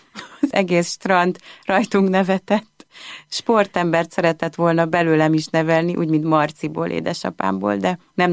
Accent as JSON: {"language": "Hungarian", "town": "Leányfalu", "region": "Pest", "country": "Hungary", "tie": "born or raised there", "said": "Az egész gyermekkoromat Leányfalun töltöttem. Leányfalu a földi paradicsom volt számomra."}